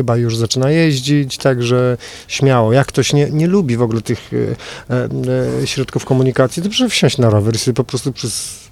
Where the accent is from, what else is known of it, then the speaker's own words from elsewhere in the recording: Przemyśl, Subcarpathian Voivodeship, Poland; Jestem przemyślanką z urodzenia i zamieszkania